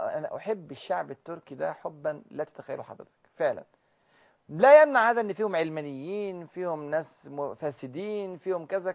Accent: Egypt

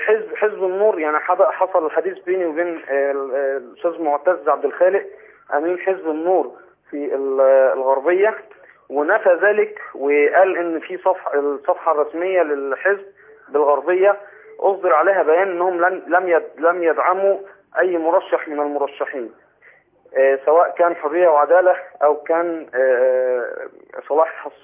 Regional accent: Tanta, Gharbia, Egypt; عندنا في طنطا الاستاذ مدحت مشعل

